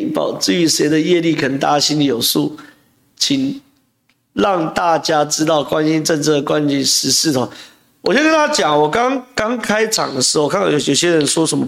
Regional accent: Taiwan; 我们都是台湾人，我们都是台湾人。哦，我在讲着，我们都是台湾人

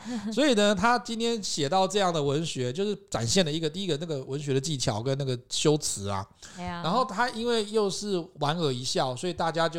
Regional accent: Taiwan; 这个我们台湾这边也有一个类似的、就是说以前小时候我们都不爱吃苦瓜

